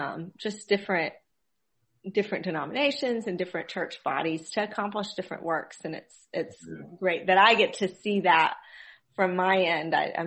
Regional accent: Abbeville, Alabama, United States; I'm from Abbeville.

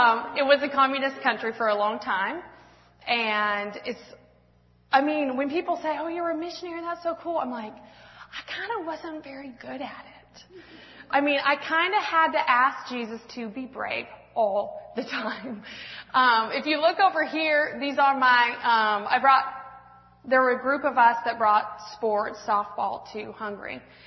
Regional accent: Washington, United States; So I am West Coast. I grew up in Washington State.

